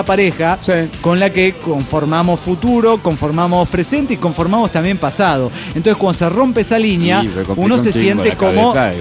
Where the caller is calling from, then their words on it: Everett, Washington, United States; de Everett, Washington.